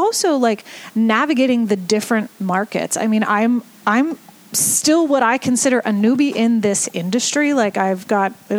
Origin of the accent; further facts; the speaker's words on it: Maryland, United States; I grew up in Maryland. I grew up in Howard County, and I started working here shortly after college.